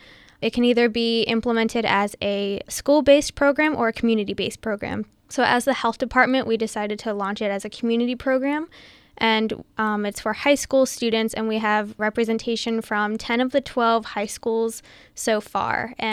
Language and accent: English; Maryland, United States; especially growing up in Howard County and in the school system.